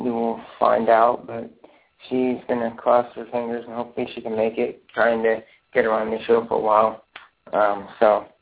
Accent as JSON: {"language": "English", "country": "United States", "said": "That's why I live in America. That's why I'm an American."}